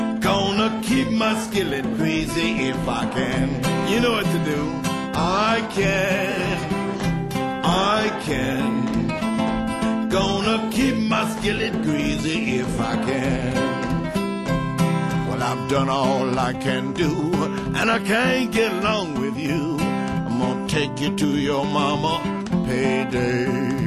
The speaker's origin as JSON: {"language": "English", "town": "New York City", "region": "New York", "country": "United States", "said": "I'm from Bronx, New York."}